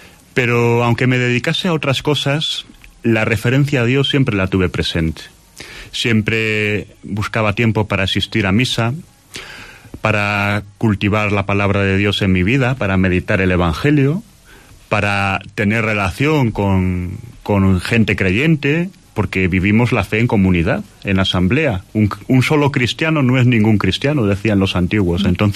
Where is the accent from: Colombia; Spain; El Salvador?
Spain; León, Castile and León; en León, en mi tierra, yo soy leonés